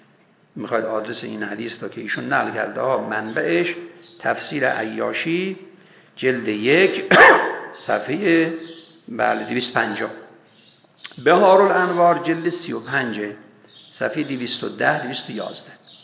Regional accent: Iran; طبیعی خب من ایرانی هستم دیگه معلومه

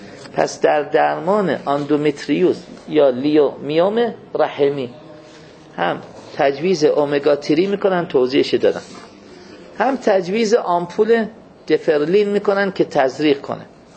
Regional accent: Mashhad, Razavi Khorasan, Iran; من دو تاش چون که بچه مشهدم یک تذکری داره

